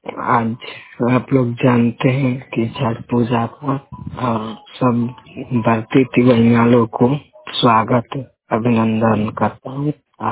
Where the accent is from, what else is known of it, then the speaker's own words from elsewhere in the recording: Bihar, India; मैं बिहार से हूँ, कैमूर जिला से, राधवानी गांव से हूँ। मैं दुर्गा कुंड में पढ़ता हूँ, बनारस में।